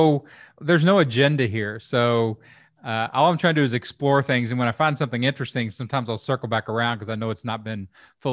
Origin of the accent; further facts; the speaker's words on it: Kentucky, United States; and, you know, I'm from Kentucky